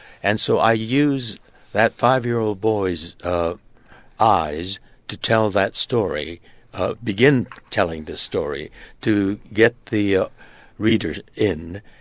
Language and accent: English; United States; born there; My family was American. I was born here in the United States.